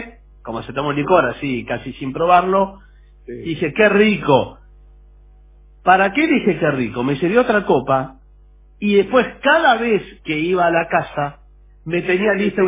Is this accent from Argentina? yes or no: no; Peru; Soy peruano.